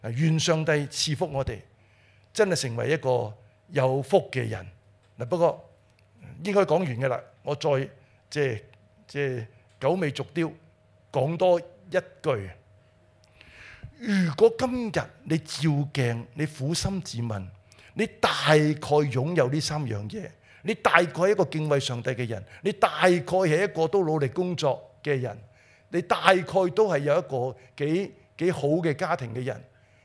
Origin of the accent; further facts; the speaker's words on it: Hong Kong; 都告诉我们香港人，就是你饮饮食食都会带给我们快乐